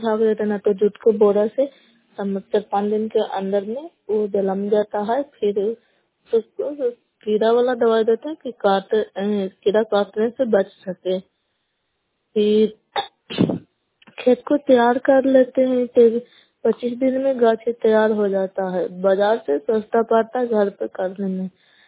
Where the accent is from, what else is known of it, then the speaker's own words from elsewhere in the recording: Bihar, India; नालंदा जिला नगर ब्लॉक कला पंचायत के निवासी हूँ।